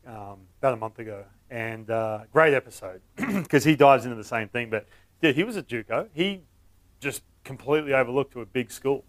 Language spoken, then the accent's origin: English; Australia; Are you just saying this because I'm Australian?